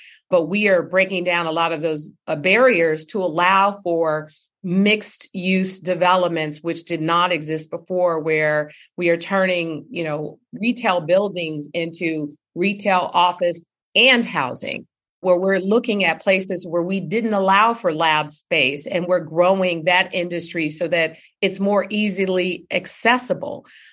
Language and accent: English; San Francisco, California, United States; What about the blue-collar workers or the people I grew up with in San Francisco?